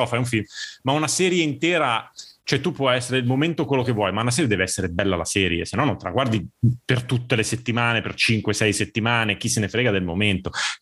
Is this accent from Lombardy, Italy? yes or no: yes; Milan, Lombardy, Italy; Io e te siamo milanesi